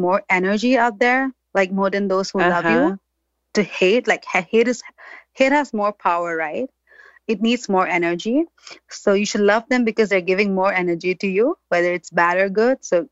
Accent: Imphal, Manipur, India; Oh, my hometown, Imphal, Manipur, every time.

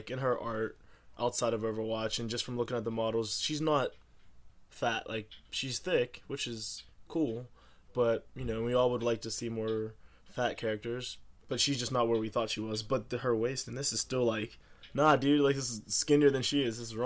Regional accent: United States; as an American, I know the last time a country tried to threaten us with blonde-haired, blue-eyed super warriors, we went in and cleaned house.

